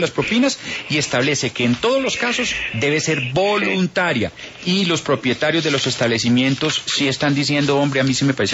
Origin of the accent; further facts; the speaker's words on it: Colombia; yo, como muchos colombianos